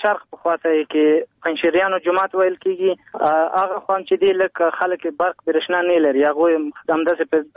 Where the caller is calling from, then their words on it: Kabul, Afghanistan; د کابل ولایت برشناکوت څخه